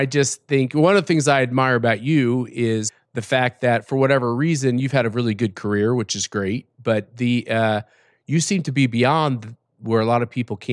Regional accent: Houston, Texas, United States; also born or lived in Cleveland, United States / Burnsville, United States / Wichita, United States; I kind of grew up all over the country. I was born in Cleveland. I was raised in Houston. I was an Oilers fan as a kid. Burnsville, New Jersey. And then finally, I ended up in Kansas, in Wichita, Kansas.

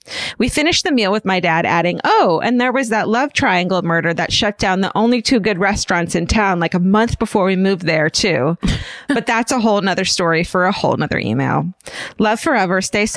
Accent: Greencastle, Indiana, United States; Pearl Bryan, born in my hometown of Greencastle, Indiana in 1872

